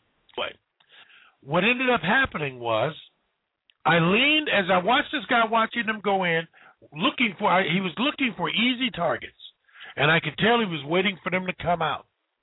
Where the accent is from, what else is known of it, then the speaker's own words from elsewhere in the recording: Youngstown, Ohio, United States; I remember one time I was up in my hometown and I had my wife and my wife's cousin. And, you know, they were going in a Chinese restaurant. I'm from Youngstown, Ohio. That's where I was born.